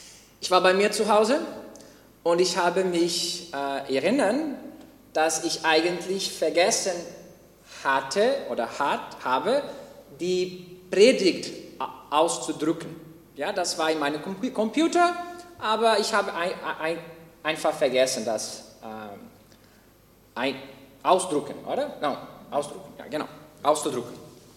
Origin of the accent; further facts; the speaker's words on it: Brazil; German is a second language; Ich bin eigentlich Brasilianer und ja, ich hoffe, dass ihr sehr Geduld mit meiner grammatischen Fehler sein werdet.